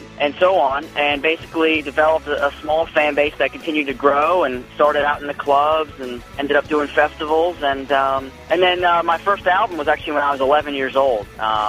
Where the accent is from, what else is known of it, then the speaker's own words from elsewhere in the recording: Pennsylvania, United States; And there was actually a pretty good blues scene in the Lehigh Valley, Pennsylvania area where I was from.